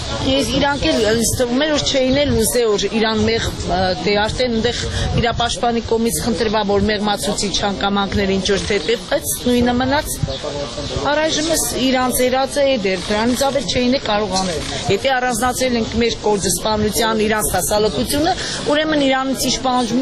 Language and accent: Armenian; Gyumri, Shirak, Armenia; Գյումրիի բնակիչ եմ, իծանե գյումրեցի եմ ես